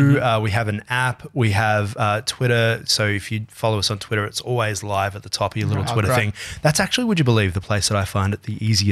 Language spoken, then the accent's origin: English; Australia; We don't celebrate ourselves as Australian.